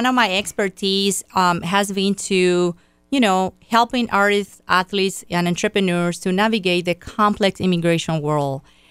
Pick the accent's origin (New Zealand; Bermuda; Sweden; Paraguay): Paraguay; English is a second language; moved away as an adult; now in United States; I studied in my home country, Paraguay, where I earned a bachelor's degree in laws. And then I moved to the U.S. where I did the Juris Doctor's degree at University of Miami.